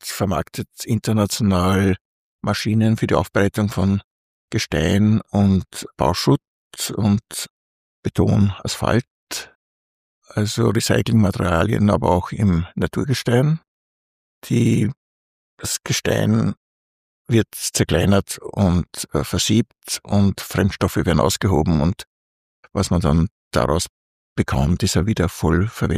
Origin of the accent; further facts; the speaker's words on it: Linz, Upper Austria, Austria; Ich bin am Binnenmichl aufgewachsen, in so einer Gründerzeit, Atmosphäre und Umgebung